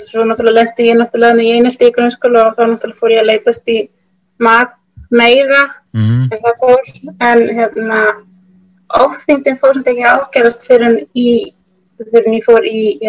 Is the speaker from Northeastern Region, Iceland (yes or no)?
no; Reykjavík, Capital Region, Iceland; Já, 31 árs, ólst upp í Breiðholti.